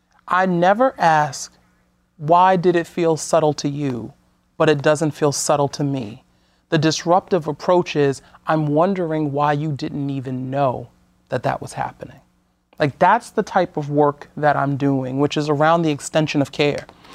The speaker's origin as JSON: {"language": "English", "town": "Brooklyn", "region": "New York", "country": "United States", "said": "And then I'm from Brooklyn. I'm from this place that people have said demography was supposed to write off."}